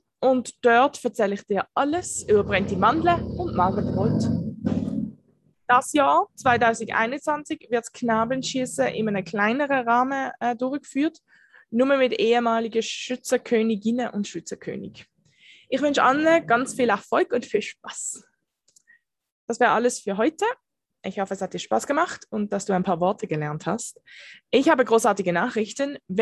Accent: Basel, Basel-Stadt, Switzerland; Ich bin Baslerin

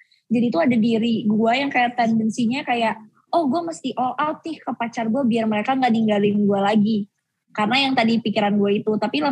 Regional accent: West Java, Indonesia; Kebetulan gue di rumah dipanggil Neng kan, karena gue orang Sunda.

